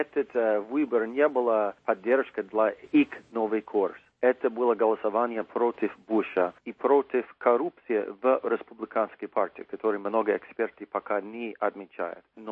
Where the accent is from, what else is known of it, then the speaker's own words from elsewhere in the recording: Montana, United States; Я лично из Монтана, поэтому хорошо знаю этот штат.